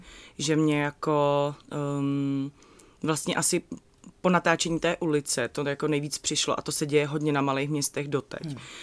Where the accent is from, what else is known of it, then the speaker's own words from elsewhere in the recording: Prostějov, Olomouc Region, Czechia; accent: Prague; now in Prague, Czechia; Ano, z Prostějova.